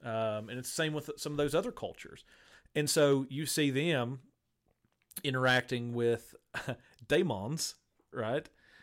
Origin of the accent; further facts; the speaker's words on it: West Virginia, United States; I'm from West Virginia. You've got to work with me.